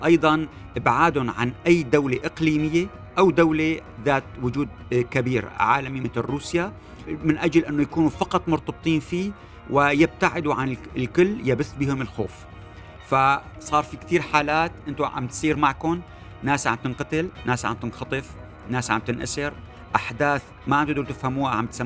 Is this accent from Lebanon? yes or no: no; Syria; كلنا كسوريين نقدر نعرف وين رايحين